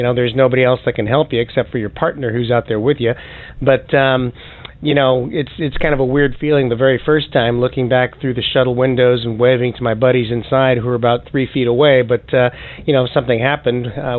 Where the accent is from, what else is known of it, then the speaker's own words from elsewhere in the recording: United States; Oh, no. I'm an American. I was born in the U.S.